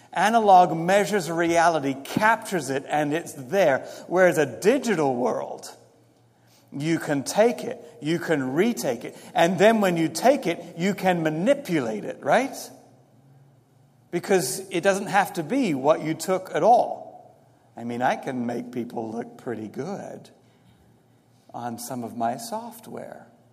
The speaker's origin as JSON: {"language": "English", "region": "England", "country": "United Kingdom", "tie": "born or raised there", "said": "I grew up in England. We just have a lot of traffic jams."}